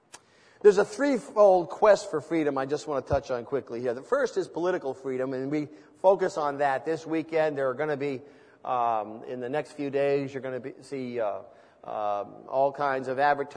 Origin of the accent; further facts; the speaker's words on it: United States; born there; well, thank the Lord I was born in America. Not that there's anything wrong with China, but I just prefer America. See? I grew up with that in my being.